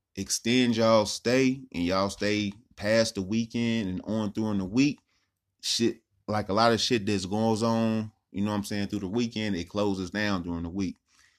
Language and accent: English; Ohio, United States; And I tell him, like, I'm from Ohio.